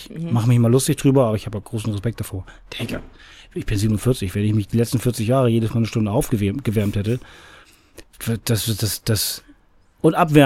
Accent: Ahrensburg, Schleswig-Holstein, Germany; Ich komme aus Arnsburg.

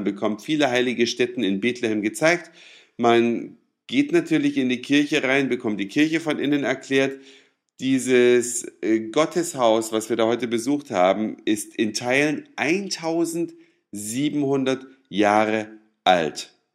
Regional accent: Germany; Ich bin ja immerhin in der DDR aufgewachsen

